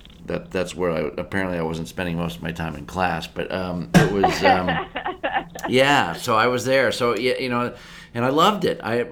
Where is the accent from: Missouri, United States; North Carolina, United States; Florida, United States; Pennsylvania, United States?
Pennsylvania, United States; Erie; Well, you know, I think I told you I grew up in Erie, Pennsylvania. So, small town boy